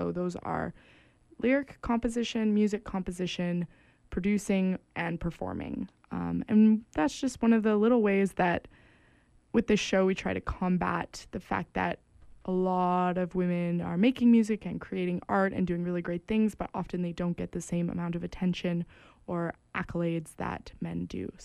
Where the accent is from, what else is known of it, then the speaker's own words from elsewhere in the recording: British Columbia, Canada; now in Vancouver, Canada; I'm a transplant, but I grew up in the Okanagan.